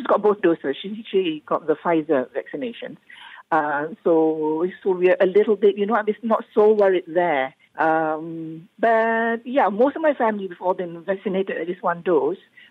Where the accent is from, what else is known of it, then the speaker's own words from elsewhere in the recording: Petaling Jaya, Selangor, Malaysia; I am 66 years old and I am from Bandar Utama, Petaling Jaya.